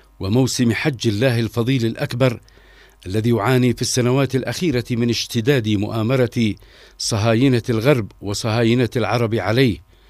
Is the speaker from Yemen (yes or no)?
yes; Yemen; وهذا هو حالنا كيمنيين